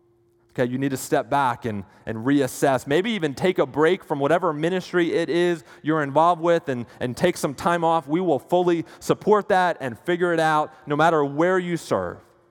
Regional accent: New Jersey, United States; You know, growing up in New Jersey, we used to go over grandma's house every single Sunday.

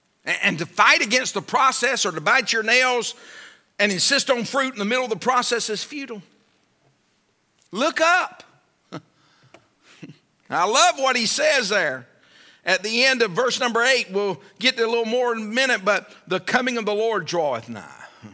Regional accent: United States; I'm glad I'm an American.

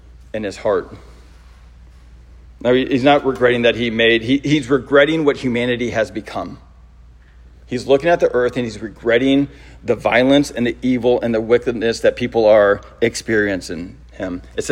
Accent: St. Louis, Missouri, United States; I'm from St. Louis. It's always, bam, right at the top of the list, right?

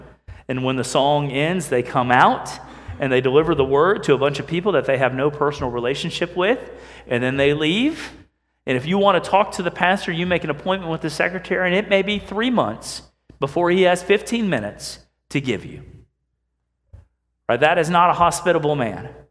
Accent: Houston, Texas, United States; It's just like I'm there. I grew up in Houston.

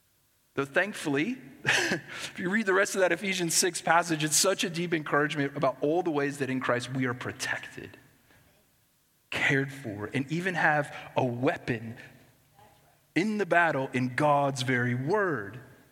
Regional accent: Midwest, United States; I grew up in the Midwest. I lived there for a long time, and our states were often referred to as flyover states.

